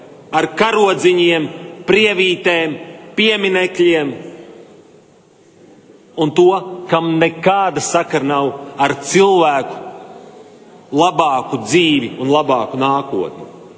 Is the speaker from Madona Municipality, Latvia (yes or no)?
no; Kuldīga, Kurzeme, Latvia; Es savu bērnību pavadīju Kuldīgas pusē Birzgaļu mājās